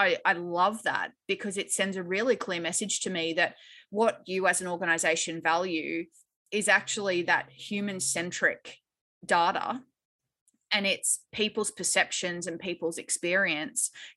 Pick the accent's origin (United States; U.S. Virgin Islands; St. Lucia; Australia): Australia; I'm Australian, obviously, you can tell by my accent.